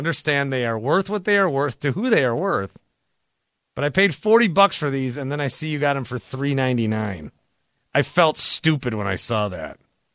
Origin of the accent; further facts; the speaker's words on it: Milwaukee, Wisconsin, United States; I'm from Milwaukee where they charge $6 a PBR